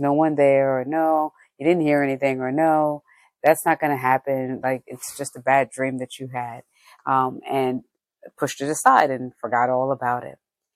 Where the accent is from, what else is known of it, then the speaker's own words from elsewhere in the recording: Jamaica; And I'm originally from Jamaica, so when you're from the Caribbean, they say, oh, chat the dopey, play with dopey.